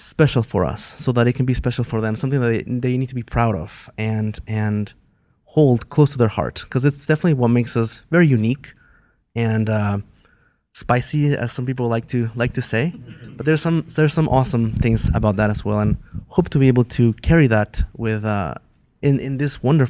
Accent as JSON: {"language": "English", "country": "Mexico", "said": "My wife is from Brazil. I'm from Mexico."}